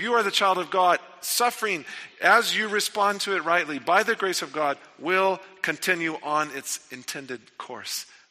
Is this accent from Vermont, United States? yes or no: no; Texas, United States; Chuck Stamey was a man that the Kirbys knew as well in the church where I grew up in Texas.